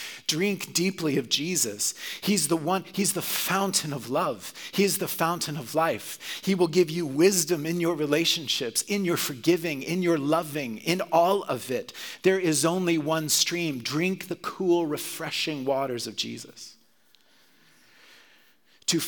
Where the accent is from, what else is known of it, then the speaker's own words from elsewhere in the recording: Oklahoma, United States; also born or lived in Texas; I'm a kid who grew up in a very nationalistic world. I was born in Texas, grew up in Oklahoma.